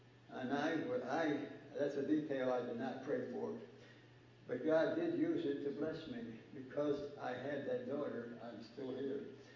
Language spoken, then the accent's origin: English; Illinois, United States; My brother and I were raised near Lake Michigan, and we were always at the Museum of Science and Industry whenever we could.